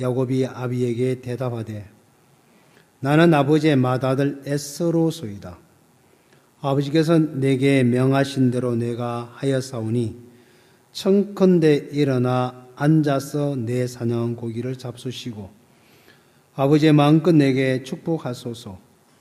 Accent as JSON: {"language": "Korean", "region": "Gyeongsang", "country": "South Korea", "tie": "born or raised there", "said": "어릴 때 이제 시골에서 자라면서 이 겨울에 가서 이 경상도 말로 고디라 그럽니다."}